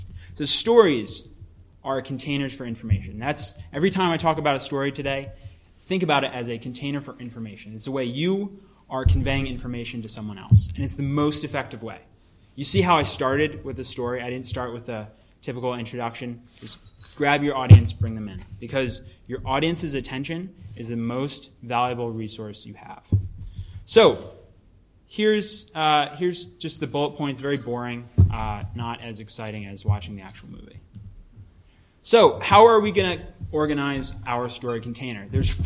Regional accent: Philadelphia, Pennsylvania, United States; I grew up in Philadelphia. I was living at home in Philadelphia.

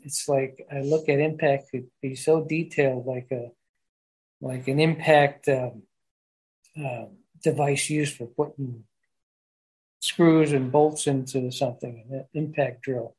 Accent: Chicago, Illinois, United States; we're both from Chicago, born and raised in Chicago.

